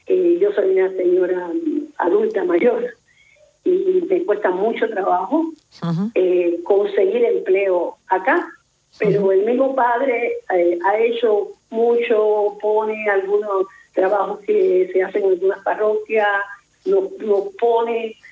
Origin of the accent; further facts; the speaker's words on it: Cuba; now in Spain; Pero debido a algunas circunstancias políticas que tuve allá en mi país, pues entonces tuve que venir para acá.